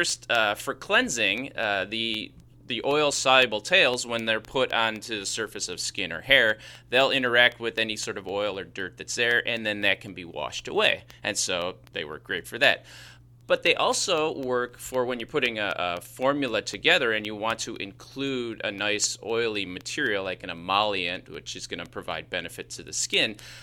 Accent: Chicago, Illinois, United States; accent: Chicago; Hey, man, that's just my Chicago accent.

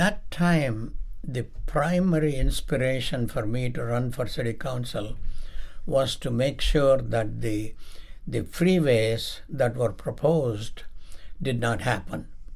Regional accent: Canada; I think my sense of being Canadian is caring for essentially this country to be one country instead of a group of provinces.

